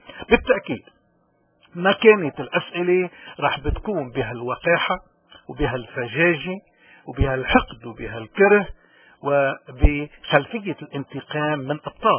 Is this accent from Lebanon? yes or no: yes; Lebanon; ونحن كشعب لبناني ومعنا شعوب المنطقة كلها دفعنا الثمن